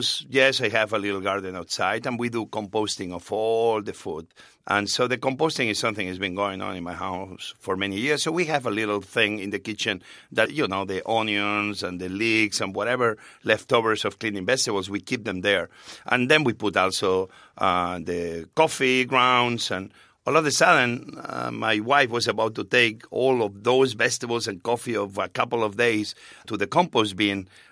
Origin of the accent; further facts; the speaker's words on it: Spain; now in United States; Well, I grew up in Spain with just plain white bread and mayo